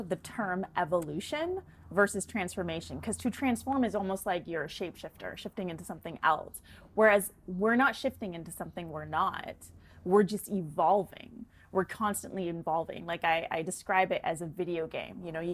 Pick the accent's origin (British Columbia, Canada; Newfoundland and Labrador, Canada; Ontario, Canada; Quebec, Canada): British Columbia, Canada; Vancouver; now in Los Angeles, United States; You know, I came from Canada. I moved from Vancouver in 2014.